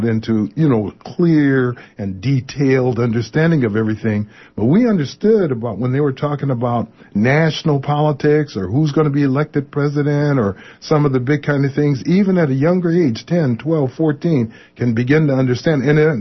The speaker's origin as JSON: {"language": "English", "town": "Los Angeles", "region": "California", "country": "United States", "tie": "born or raised there", "said": "I know from a number of families in neighborhoods that I grew up in Los Angeles, when I was young"}